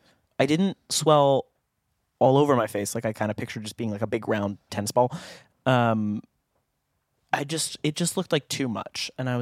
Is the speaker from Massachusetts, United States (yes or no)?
no; San Diego, California, United States; because we grew up in San Diego.